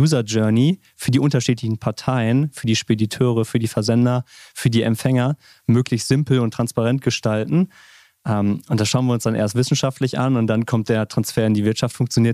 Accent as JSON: {"language": "German", "town": "Paderborn", "region": "North Rhine-Westphalia", "country": "Germany", "tie": "born or raised there", "said": "Ich bin in Paderborn geboren, Paderborn aufgewachsen."}